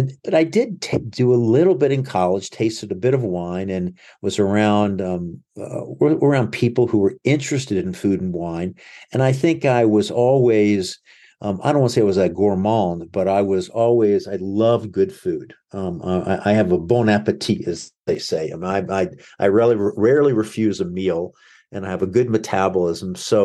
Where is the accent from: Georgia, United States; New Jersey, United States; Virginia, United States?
Virginia, United States; Alexandria; I grew up in the Washington, D.C. area in Alexandria, Northern Virginia